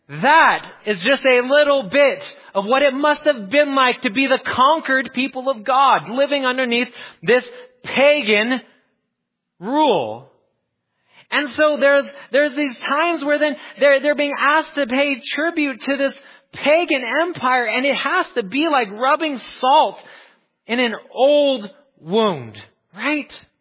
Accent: Nevada, United States; that as Nevadans, we sort of believe in being Nevadans, right?

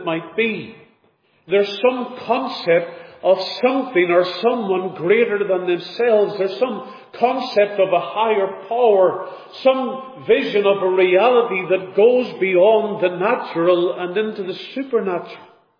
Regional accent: Australia; Well, I'm an Australian and Australia is a Christian nation

